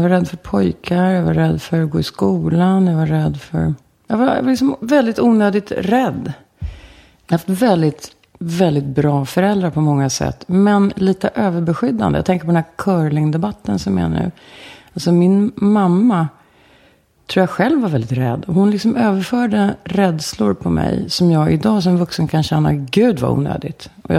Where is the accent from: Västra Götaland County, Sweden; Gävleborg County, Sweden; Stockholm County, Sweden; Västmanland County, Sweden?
Stockholm County, Sweden; Stockholm; jag är ju Brommabarn, så det här, jag kommer ju tillbaka till mina hemtrakter.